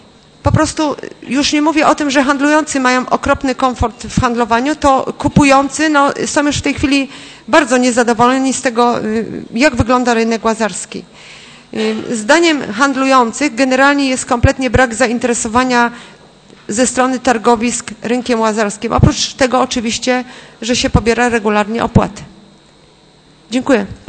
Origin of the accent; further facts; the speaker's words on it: Poznań, Greater Poland Voivodeship, Poland; Cały, jak ja tam mieszkam od urodzenia, zawsze tam był kran z wodą, można było zrobić.